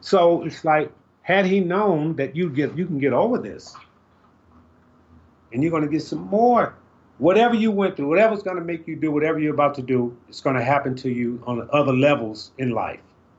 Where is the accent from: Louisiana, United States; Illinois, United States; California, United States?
Illinois, United States; Chicago; I grew up on the St. Louis street in Chicago.